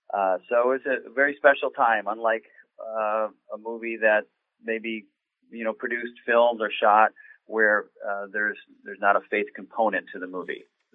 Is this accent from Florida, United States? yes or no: yes; Florida, United States; also born or lived in Connecticut; I was born in Connecticut, and then junior high and high school down in Florida.